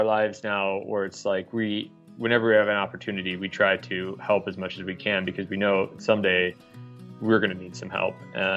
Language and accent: English; Des Moines, Iowa, United States; moved away as an adult; now in Stockholm, Sweden; I grew up in Des Moines, lived all over the U.S. And then about 10 years ago, I moved to Stockholm for a job.